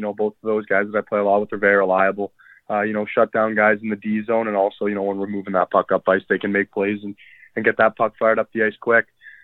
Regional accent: Toronto, Ontario, Canada; I'm from Toronto, Ontario.

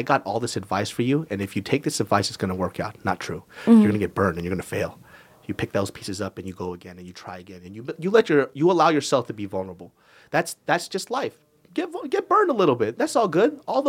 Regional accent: Sacramento, California, United States; born or raised there

